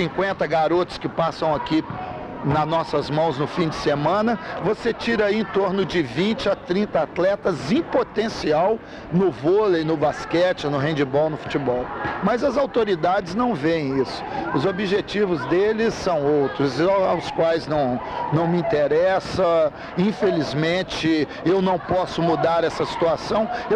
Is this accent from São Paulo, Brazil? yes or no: no; Juiz de Fora, Minas Gerais, Brazil; eu venho de Juiz de Fora.